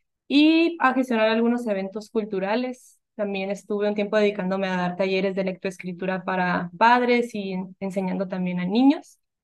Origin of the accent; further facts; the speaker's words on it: Tecate, Baja California, Mexico; born there; yo nací en Tecate y toda mi familia pues es de ahí de Tecate